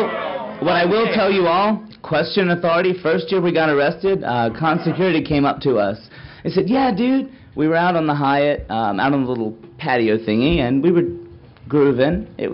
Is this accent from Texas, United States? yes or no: no; North Carolina, United States; No one knew I was in Atlanta. I'm from North Carolina.